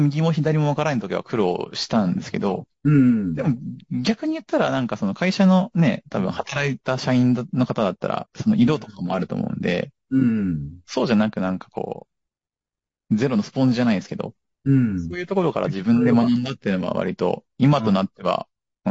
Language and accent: Japanese; Gifu, Japan; まあ、うち、多分地元が岐阜なんですけど、多分岐阜で